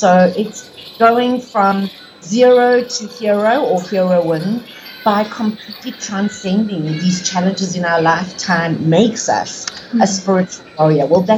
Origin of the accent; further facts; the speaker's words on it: Krugersdorp, Gauteng, South Africa; I'm based in Johannesburg, South Africa. I was born in Krugersdorp, so I've basically been in South Africa all of my life, been running around on this planet for 50 years.